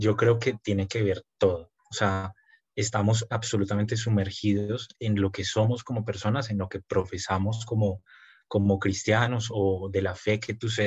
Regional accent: Bogotá, Colombia; Yo soy de Bogotá.

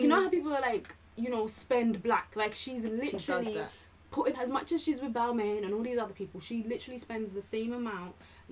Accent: Nigeria; obviously I'm Nigerian

